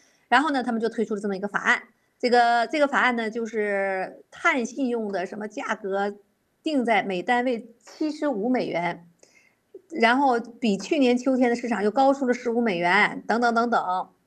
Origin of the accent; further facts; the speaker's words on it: California, United States; 所以咱们加州人有福了